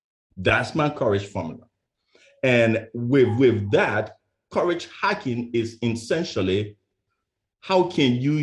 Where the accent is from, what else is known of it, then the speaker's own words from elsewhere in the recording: Liberia; now in United States; I'm originally from West Africa, specifically a country called Liberia.